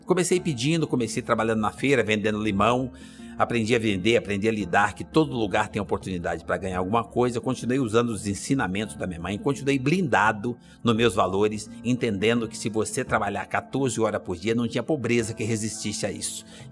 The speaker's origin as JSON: {"language": "Portuguese", "region": "Minas Gerais", "country": "Brazil", "tie": "born there", "moved": "yes", "lives_now": "São Paulo, Brazil", "said": "Eu nasci em Minas Gerais, mãe, pai, mais 8 irmãos. Aí perdemos a roça, morávamos numa casa de pau a pique e precisávamos ir para algum lugar. Viemos para São Paulo"}